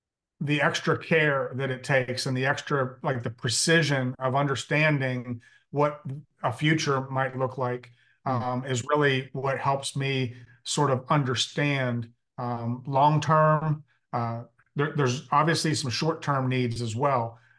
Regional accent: Pittsburgh, Pennsylvania, United States; I was born and raised in Pittsburgh. So okay. Got Steelers, you know, still in my veins.

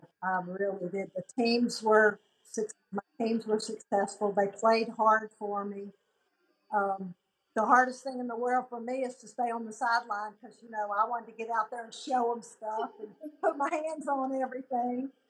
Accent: Mississippi, United States; also born or lived in Tennessee; We moved to Mississippi from Tennessee, and I had three sisters.

